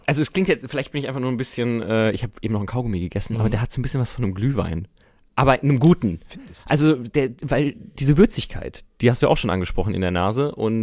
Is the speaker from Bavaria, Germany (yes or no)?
no; Rhineland-Palatinate, Germany; aufgewachsen in der Pfalz. Also bin ich zur Schule gegangen, da wohnt meine Family jetzt immer noch.